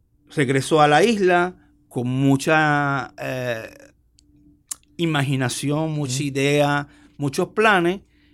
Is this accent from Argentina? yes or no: yes; Argentina; Yo soy argentino.